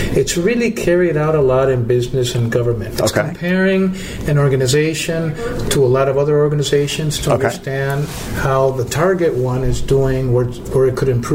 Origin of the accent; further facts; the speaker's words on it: Chicago, Illinois, United States; also born or lived in Cuba; I have a funny name. And I went to Chicago at the age of four.